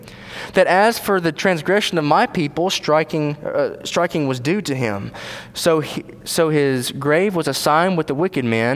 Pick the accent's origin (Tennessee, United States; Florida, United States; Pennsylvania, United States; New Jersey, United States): Tennessee, United States; I grew up in Tennessee.